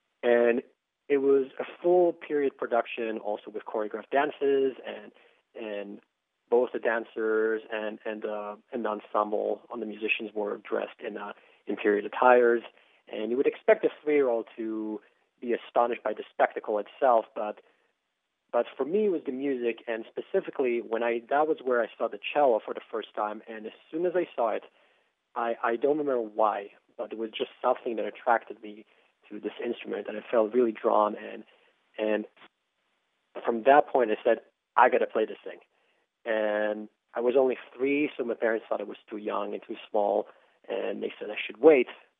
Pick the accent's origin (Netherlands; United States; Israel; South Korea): Israel; I'm originally from Israel